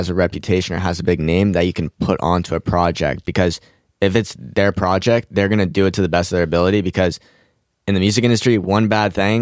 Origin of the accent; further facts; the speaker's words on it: Boston, Massachusetts, United States; And he's like, and then I was like, I'm from Boston.